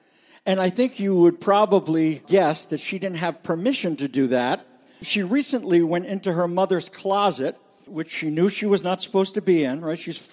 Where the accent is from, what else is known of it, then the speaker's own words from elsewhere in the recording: United States; because I'm an American.